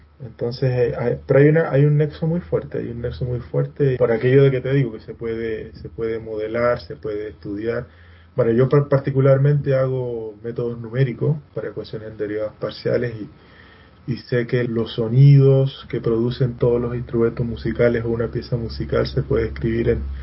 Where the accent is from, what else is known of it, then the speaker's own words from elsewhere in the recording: Medellín, Antioquia, Colombia; que forman parte de la banda sonora de mi vida siendo joven por allá en Medellín